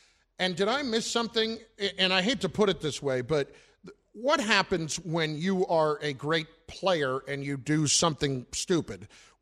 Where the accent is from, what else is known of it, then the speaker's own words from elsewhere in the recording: United States; I say that while also expressing my support as an American citizen for peaceful protest in our country